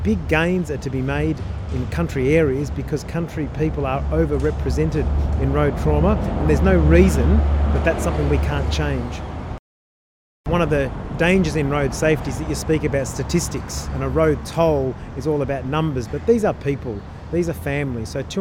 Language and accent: English; Geelong, Victoria, Australia; In smaller communities, growing up in Geelong, we're a tight-knit community.